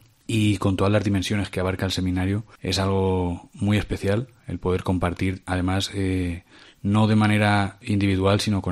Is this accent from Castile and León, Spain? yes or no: no; Cuenca, Castilla-La Mancha, Spain; now in Asturias, Spain; yo en mi caso tengo 30 años y, bueno, pues al seminario de Oviedo llegué porque, bueno, yo soy de de Cuenca, de Castilla-La Mancha. Pero bueno, por motivos de trabajo terminé viniendo aquí a Asturias.